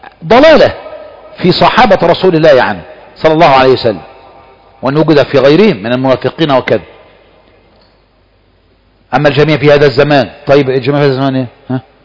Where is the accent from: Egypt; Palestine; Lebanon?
Egypt; وسعودي وانا مصري